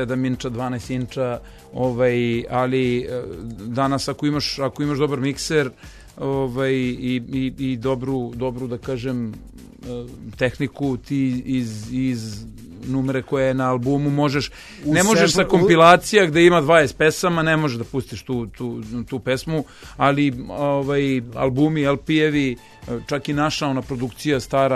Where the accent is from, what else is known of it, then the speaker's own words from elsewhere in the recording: Belgrade, Serbia; pitali su mi ljudi odakle si ti, ja kažem iz Beograda i Srbije